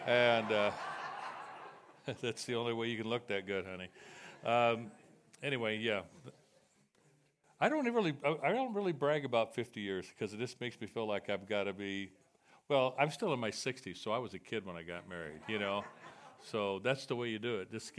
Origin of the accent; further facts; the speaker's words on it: Los Angeles, California, United States; I grew up in Angel's Temple, the headquarters church for Foursquare and in L.A.